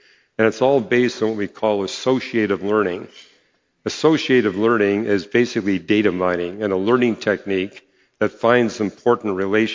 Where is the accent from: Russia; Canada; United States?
Canada; British Columbia; where I was growing up in British Columbia, and there was only one computer in the entire province.